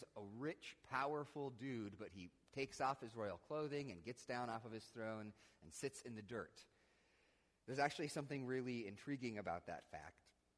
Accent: Rockford, Illinois, United States; when I'm traveling somewhere and people ask where I'm from, I say that I'm from Rockford. And if you were like, no, you live in Stillman Valley, and that's like 10 miles from Rockford

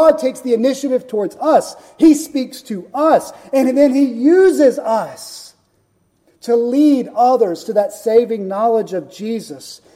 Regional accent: the South, United States; Because I grew up in the South. I know 6 out of 10 people in your neighborhood will call themselves a Christian.

